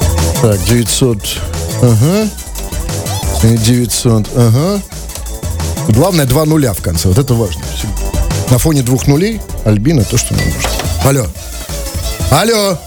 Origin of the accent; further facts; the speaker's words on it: Russia; Вот как бы вроде я и россиянин, и русский